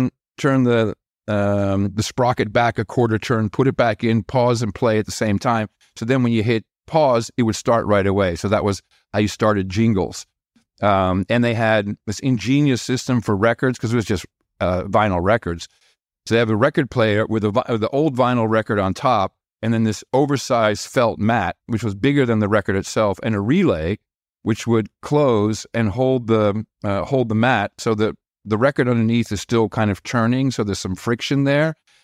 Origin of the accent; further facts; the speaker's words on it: United States; English is a second language; Also, I had an accent. My Dutch wasn't all that great. I spoke fluent Dutch, but not, I'm like an American.